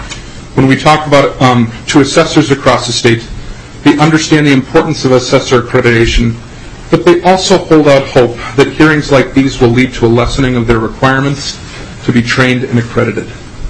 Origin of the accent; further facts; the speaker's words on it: Aitkin, Minnesota, United States; I was born in Aiken, Minnesota. Yes, so I'm from the same hometown.